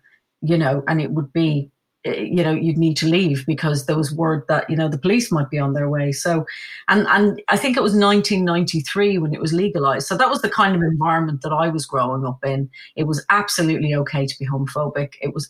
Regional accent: Dublin, Leinster, Ireland; in Ireland where I grew up in Dublin, it was still illegal to be gay.

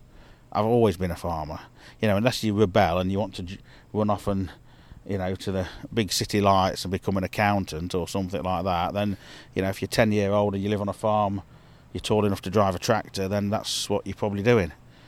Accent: Nottingham, East Midlands, United Kingdom; from Nottingham, England.

